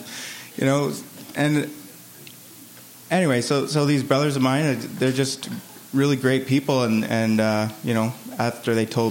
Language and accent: English; Canada; We actually went into the States because there wasn't very many Mormon churches nearby. So I'm from Canada, for those who don't know.